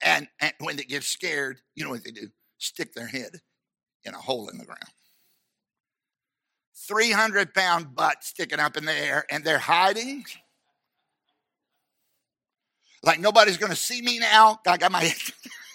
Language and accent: English; United States; I'm a child of God. I thank God I'm an American. I thank God for our heritage.